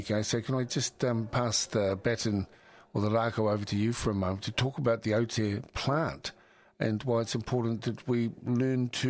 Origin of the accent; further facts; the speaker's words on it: Waikato, New Zealand; I'm from the Hauraki, and we used to pride ourselves and still do tribally